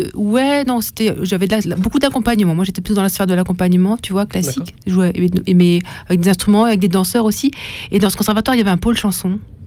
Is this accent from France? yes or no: yes; Strasbourg, Grand Est, France; je suis née à Strasbourg, où j'ai commencé la musique de bonne heure. J'avais une mère musicienne